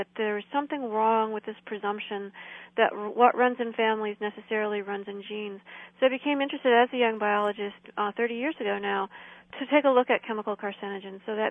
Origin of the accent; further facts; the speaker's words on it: Illinois, United States; We're all from Illinois, both sides of my family.